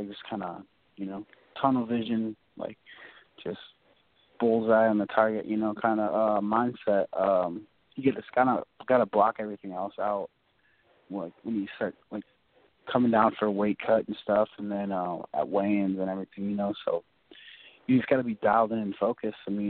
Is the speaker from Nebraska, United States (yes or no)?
yes; Nebraska, United States; also born or lived in Denver, United States / Minnesota, United States; Well, I was born in Denver, and we moved to Nebraska and then back to, like, from Minnesota to Nebraska and back.